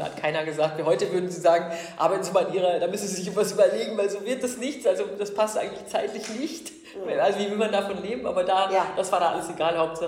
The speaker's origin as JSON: {"language": "German", "region": "East Germany", "country": "Germany", "tie": "born or raised there", "said": "also ich bin ja in der DDR aufgewachsen"}